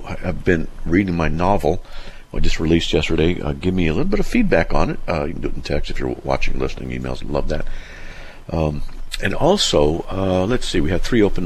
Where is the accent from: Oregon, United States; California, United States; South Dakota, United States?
California, United States; Now I'm from Southern California, and my wife and I are, you know, married down there in a whole bit.